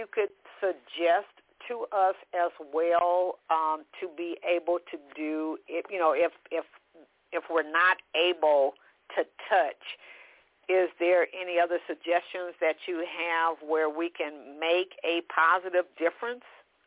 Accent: California, United States; I'm from California and that air don't feel good on me like

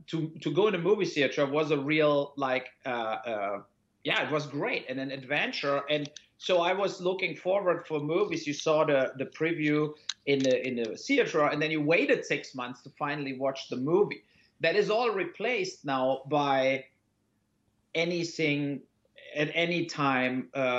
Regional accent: Cologne, North Rhine-Westphalia, Germany; English is a second language; It's actually from my hometown, Cologne.

